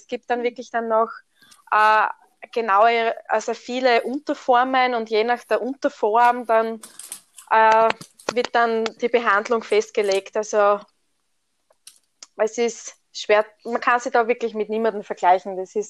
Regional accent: Styria, Austria; accent: Styrian; Steiermark.

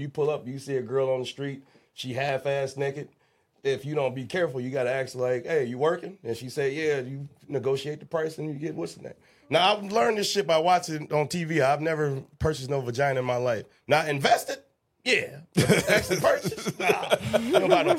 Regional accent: Detroit, Michigan, United States; I said I grew up. I'm from Brightmoor. West side of Detroit.

